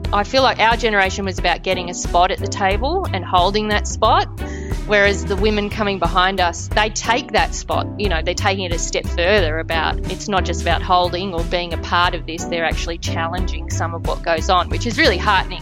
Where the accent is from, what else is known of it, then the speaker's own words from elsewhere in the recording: Canberra, Australian Capital Territory, Australia; Yes, I'm one of those rare species at Parliament House that lives in the in the place that everyone comes to and then leaves. My parents came to Canberra in the late 60s.